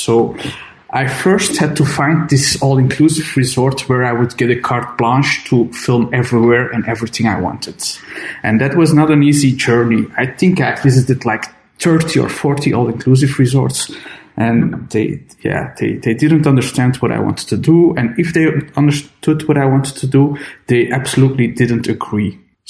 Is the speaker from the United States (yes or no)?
no; Belgium; I have Turkish roots, but I'm born and raised in Belgium.